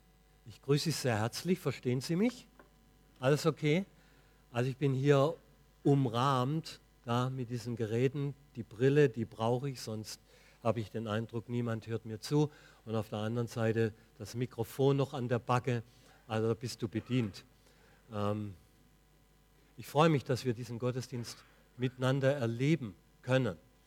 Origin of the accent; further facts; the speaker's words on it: Weinheim, Baden-Württemberg, Germany; Und ich komme aus Weinheim. Weinheim an der Bergstraße.